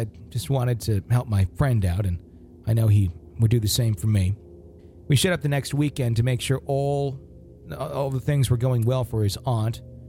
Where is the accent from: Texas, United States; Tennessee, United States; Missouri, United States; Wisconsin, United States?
Wisconsin, United States; Fond du Lac; Yeah, that it's a place called Trinity, and it's in my hometown, Fond du Lac, Wisconsin, and it's now a restaurant.